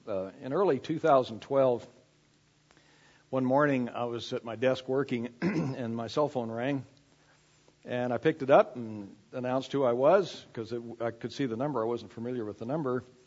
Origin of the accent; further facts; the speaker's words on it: Texas, United States; I grew up in West Texas, and there's a saying in West Texas that about someone who is not the real deal.